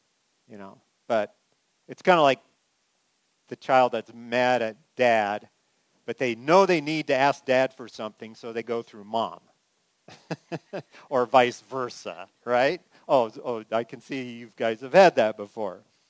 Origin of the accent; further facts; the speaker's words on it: California, United States; they're awesome because I'm from California.